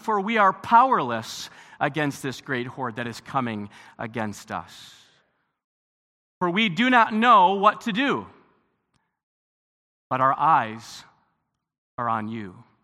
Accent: Zeeland, Michigan, United States; I am church planting through Harvest at in Zeeland, Michigan, my hometown.

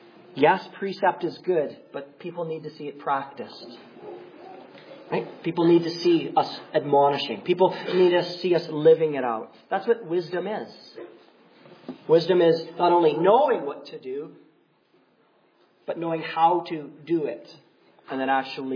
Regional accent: England, United Kingdom; My English neighbors loved it because I'm English.

